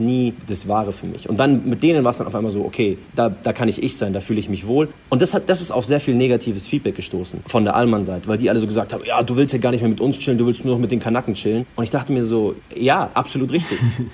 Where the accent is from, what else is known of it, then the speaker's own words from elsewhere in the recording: Palestine; wo kommen Sie denn eigentlich her? So, ja, Palästina, oh, Palästina.